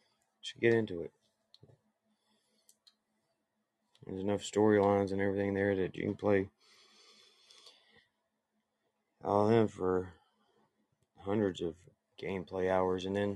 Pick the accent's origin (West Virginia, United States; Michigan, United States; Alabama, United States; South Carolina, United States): South Carolina, United States; South Carolina. South Carolina is the state I'm from.